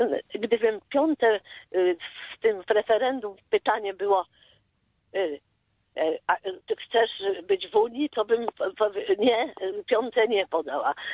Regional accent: Warsaw, Masovian Voivodeship, Poland; born there; ja się urodziłam już w zgruzowanej Warszawie, w szpitalu Dzieciątka Jezus

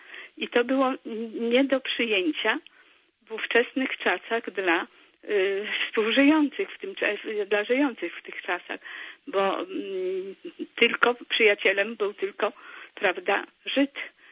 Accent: Lesser Poland, Poland; Jestem z Małopolski

